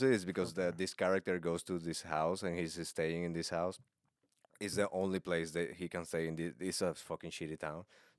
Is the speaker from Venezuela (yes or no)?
yes; Venezuela; English is a second language; I'm from Venezuela. But I learned like, I have like classes after school.